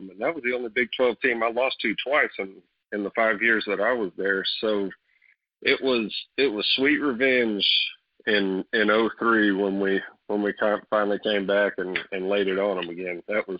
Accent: Weatherford, Oklahoma, United States; Growing up, I mean, it was 50-50 in high school out there in Weatherford.

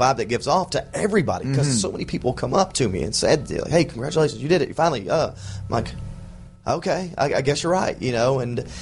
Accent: the South, United States; I don't know if it's because I was from the South or whatever it is, but they were good to me.

